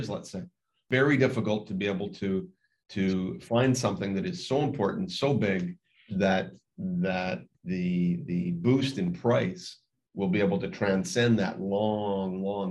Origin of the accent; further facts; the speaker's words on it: Timmins, Ontario, Canada; born there; I was born in Timmins, Ontario, which is a fabulous storied mining camp in Northern Ontario, Canada.